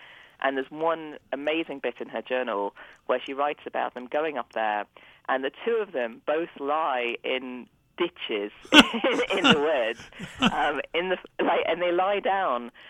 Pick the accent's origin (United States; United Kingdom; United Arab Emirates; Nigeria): United Kingdom; East Midlands; I grew up in Nottinghamshire, which I loved and absolutely adored